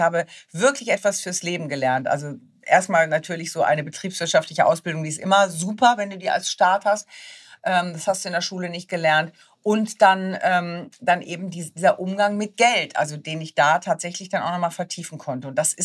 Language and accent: German; Wunstorf, Lower Saxony, Germany; ich bin ein niedersächsisches Kind. Ich bin in Wunstorf bei Hannover groß geworden